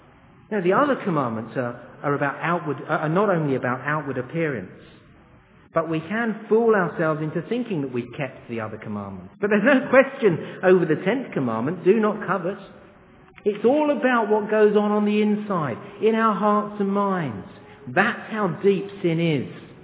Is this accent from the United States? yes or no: no; England, United Kingdom; You see, me, I'm being an Englishman